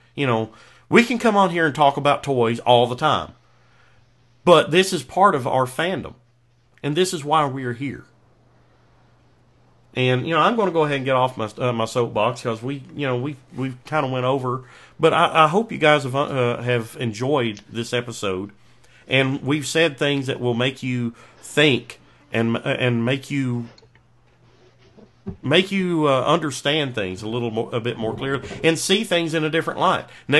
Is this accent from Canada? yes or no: no; Florida, United States; also born or lived in Kentucky; I'm from Kentucky, but I was raised in a swamp in South Florida.